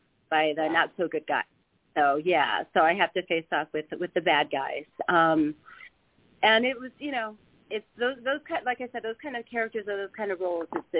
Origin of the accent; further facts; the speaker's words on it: Midwest, United States; I was, you know, my mom was a theater director, and I grew up in the Midwest.